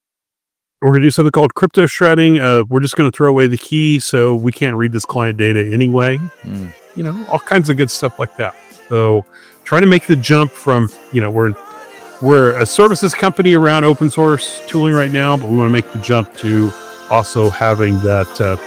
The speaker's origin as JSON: {"language": "English", "country": "United States", "said": "I'm an American."}